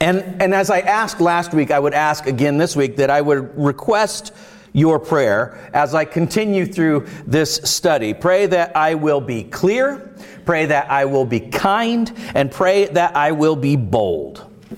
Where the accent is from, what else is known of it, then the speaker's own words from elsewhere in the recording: Florida, United States; Now, I grew up in Central Florida in the 1970s, and it was a challenging time